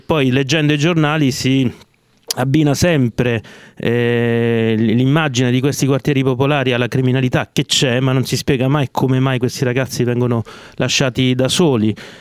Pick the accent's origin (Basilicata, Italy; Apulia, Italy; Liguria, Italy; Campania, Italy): Apulia, Italy; Cerignola; born there; io sono nato a Cerignola in Puglia, mia madre è calabrese, mio padre è lucano